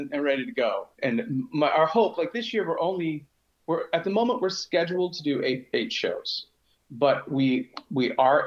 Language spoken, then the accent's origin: English; Toronto, Ontario, Canada; moved away as an adult; We're from Toronto. We moved out here about 3.5 years ago.